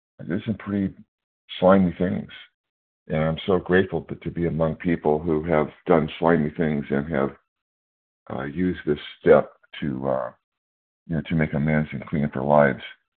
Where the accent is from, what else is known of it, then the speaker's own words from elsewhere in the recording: California, United States; I'm from California.